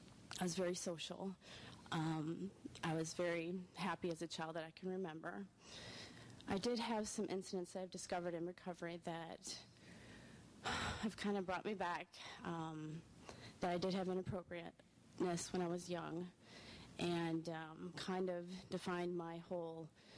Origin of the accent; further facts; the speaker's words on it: Chicago, Illinois, United States; So, I grew up in Chicago until I was about 12 years old, and to two loving parents.